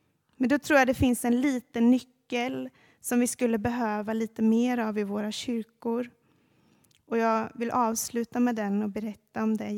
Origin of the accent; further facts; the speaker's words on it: Sweden; Och vi är ju svenskar så vi är tysta.